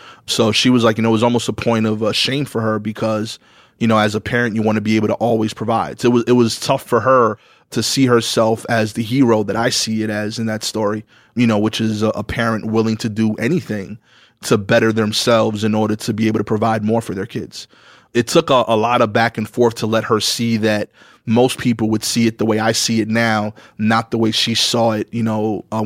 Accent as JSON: {"language": "English", "town": "New York City", "region": "New York", "country": "United States", "tie": "born or raised there", "said": "I grew up on Pickens and Montauk. We actually still own the house that I grew up in."}